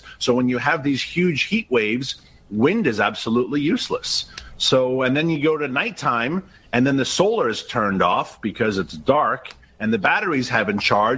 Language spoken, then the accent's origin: English; New York City, New York, United States; It's been hot, and I grew up in New York City.